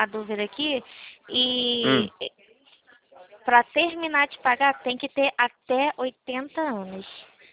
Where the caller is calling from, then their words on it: Rio de Janeiro, Brazil; eu falo do Rio de Janeiro. Centro